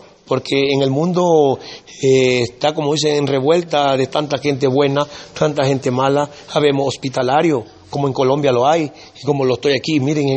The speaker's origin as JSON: {"language": "Spanish", "town": "Cascol", "region": "Manabí", "country": "Ecuador", "said": "Yo entrando por la parte sur, desde los límites Guayas-Manabí, soy de la parroquia Cascol, perteneciente al Cantón Paján."}